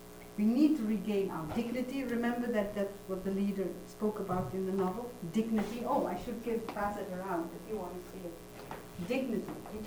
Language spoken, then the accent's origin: English; Netherlands; I feel I'm not at liberty to say anything because I'm still American, but I am from the Netherlands. I don't really get it yet. I mean, I'm from Europe.